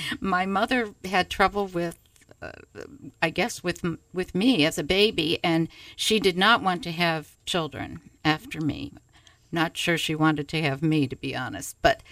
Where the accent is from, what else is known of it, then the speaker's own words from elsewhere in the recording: Oak Lawn, Illinois, United States; I grew up in the Chicago area on the south side, a suburb called Oaklawn.